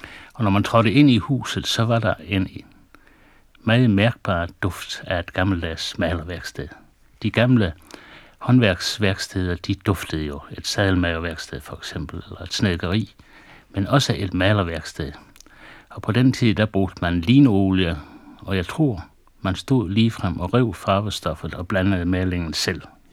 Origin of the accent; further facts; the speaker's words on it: Region of Southern Denmark, Denmark; Selvom jeg er indfødt sønderjyde